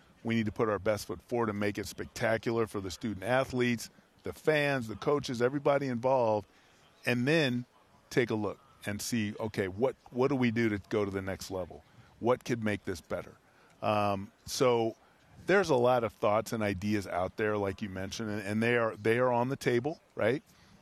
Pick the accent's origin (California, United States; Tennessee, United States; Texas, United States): California, United States; Oakland; I grew up in Oakland. Oakland proper, California.